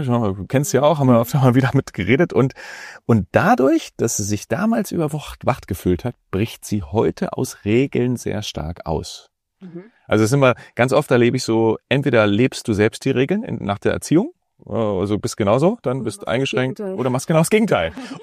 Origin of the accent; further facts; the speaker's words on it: Germany; Wir sind zum Beispiel in der DDR aufgewachsen.